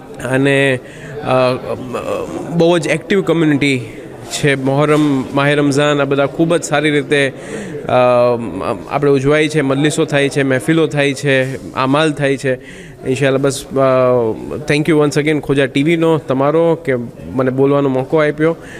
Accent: Bhavnagar, Gujarat, India; અને હું ભાવનગર ગુજરાત ઇન્ડિયાથી આવું છું

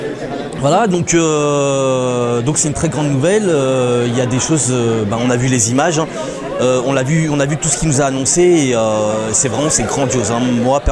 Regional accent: Lyon, Auvergne-Rhône-Alpes, France; Moi, je suis lyonnais, donc j'ai dit, je suis neutre.

